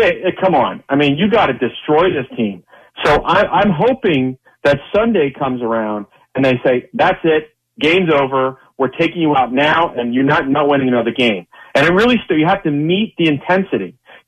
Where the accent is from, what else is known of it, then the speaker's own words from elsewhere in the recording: Philadelphia, Pennsylvania, United States; I'm like, I'm from Philadelphia. I can't get it out of my blood.